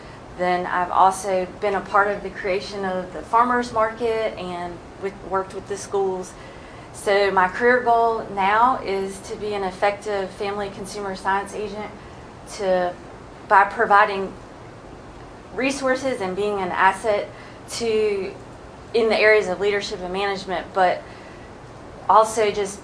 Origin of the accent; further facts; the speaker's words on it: North Carolina, United States; I am from Northeast North Carolina and familiar with the clientele of the area.